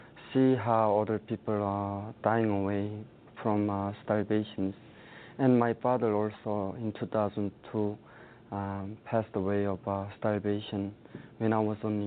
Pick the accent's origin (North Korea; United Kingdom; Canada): North Korea; Growing up in North Korea